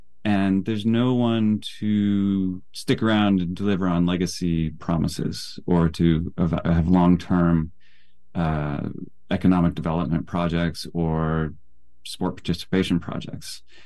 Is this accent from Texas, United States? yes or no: yes; Texas, United States; I grew up in Texas, and so I had every summer there'd be reports of some poor kid in West Texas